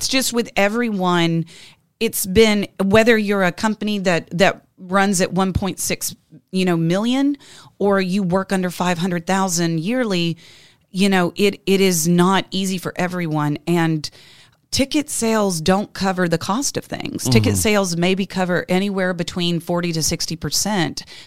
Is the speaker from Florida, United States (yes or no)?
no; Montgomery, Alabama, United States; also born or lived in Opp, Alabama; I'm originally from around Montgomery, Alabama. Well, I take that back. I was born in Opp, Alabama.